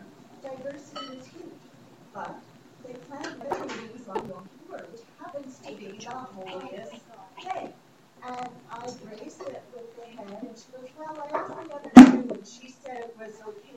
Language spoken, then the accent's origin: English; Montreal, Quebec, Canada; I come from Montreal, where at least the race is in the end, and I'm Jewish